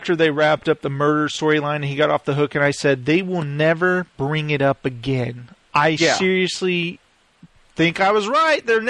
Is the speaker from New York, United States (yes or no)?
no; Texas, United States; born there; You know, I was born in Texas. I live in Texas.